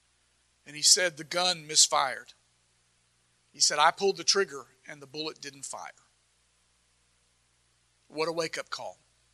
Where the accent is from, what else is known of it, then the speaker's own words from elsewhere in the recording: the South, United States; even though I wasn't from the East. I was from the South, but it rhymed.